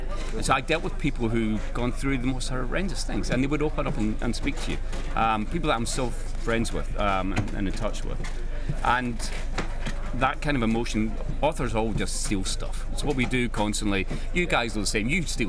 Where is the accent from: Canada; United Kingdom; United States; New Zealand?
United Kingdom; Stirling, Scotland; I'm from Stirling, so roughly halfway between Glasgow and Edinburgh.